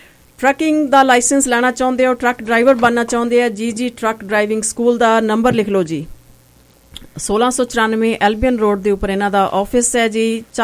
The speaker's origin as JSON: {"language": "Punjabi", "region": "Punjab", "country": "India", "said": "ਮੈਨੂੰ ਬੜਾ ਪ੍ਰਾਊਡ ਹੈ ਕਿ ਮੈਂ ਪੰਜਾਬੀ ਹਾਂ"}